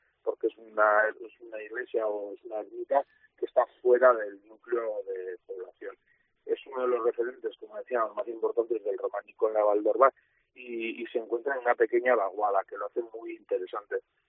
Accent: Pamplona, Navarre, Spain; Nosotros aquí en Navarra, también nosotros que somos de Pamplona

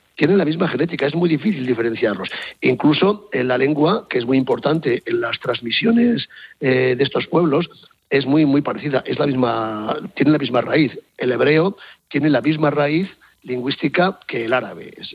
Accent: Spain; ya tenemos una secuencia y sabemos quiénes somos los españoles

